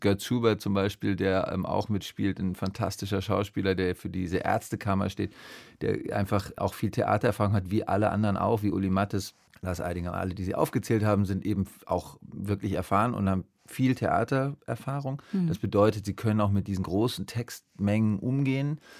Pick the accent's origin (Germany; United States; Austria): Germany; Hesse; ich bin in der Nähe von Frankfurt groß geworden